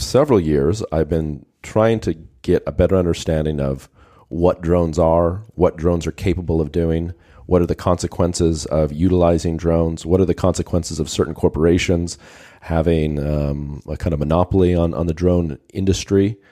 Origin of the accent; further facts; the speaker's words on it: Idaho, United States; also born or lived in California; now in United Kingdom; I'm actually American by birth, grew up in California in a little farm up in the Rocky Mountains of Idaho.